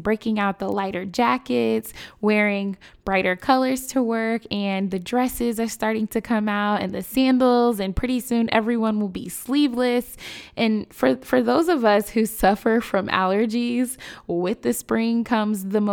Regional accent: Chicago, Illinois, United States; My hometown, Chicago, we are no stranger to gun violence.

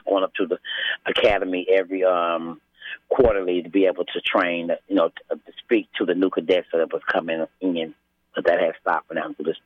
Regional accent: Kansas City, Missouri, United States; Boy, I've been born and raised in Kansas City all my life. I love my community.

